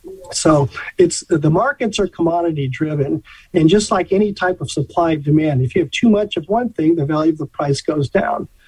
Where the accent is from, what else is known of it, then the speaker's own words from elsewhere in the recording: Colorado, United States; I'm from Colorado